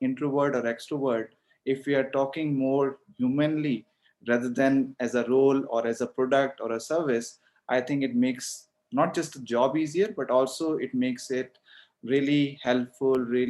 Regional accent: Delhi, India; English is a second language; so I hail from Delhi in India.

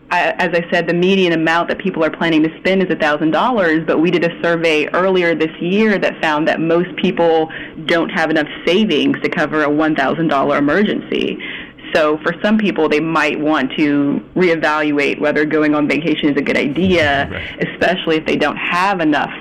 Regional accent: Georgia, United States; now in New York City, United States; I'm from Georgia, and it's definitely cheaper to live down there.

